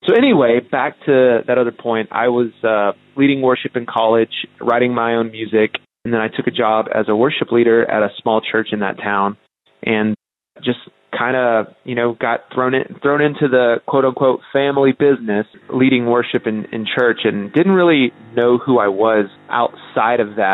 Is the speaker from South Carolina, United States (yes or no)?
yes; South Carolina, United States; born there; So I was born in South Carolina.